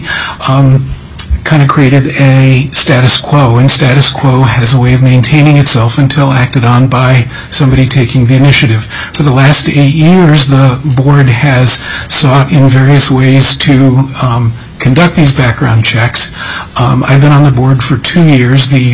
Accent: Alaska, United States; I grew up in Alaska, and so I know what it was like then when you could do business on a face-to-face basis.

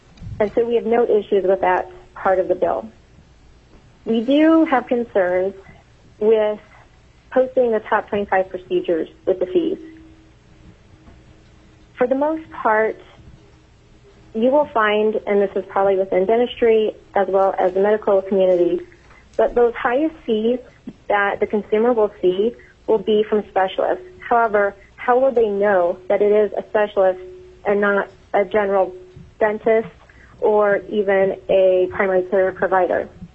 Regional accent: Delta Junction, Alaska, United States; now in Fairbanks, United States; from Fairbanks, Alaska. I am in general practice. I grew up in Delta Junction. I moved back to Fairbanks

